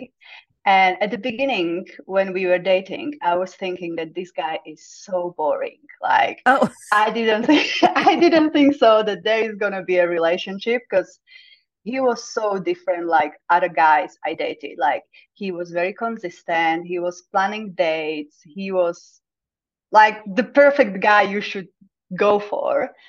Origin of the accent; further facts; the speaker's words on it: Slovakia; also born or lived in London; now in Prague, Czechia; I'm from Slovakia. I lived all around the world, currently in Prague, but I was in London for 5 years. I'm still planning to come back.